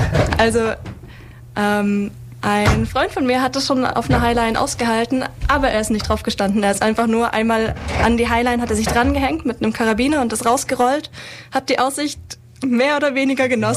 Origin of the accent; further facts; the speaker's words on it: Baden-Württemberg, Germany; now in Ulm, Germany; Ich bin 22 Jahre alt und eigentlich komme ich aus der Nähe von Pforzheim und bin fürs Studium hier nach Ulm gezogen.